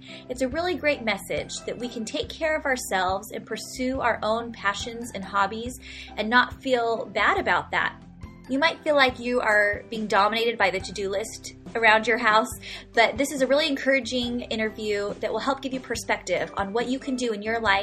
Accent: California, United States; now in Virginia, United States; I am from Southern California, and my Virginia weather is mimicking Southern California today

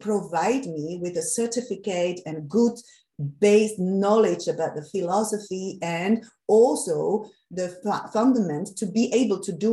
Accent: Slovakia; English is a second language; now in Netherlands; I'm originally from Slovakia.

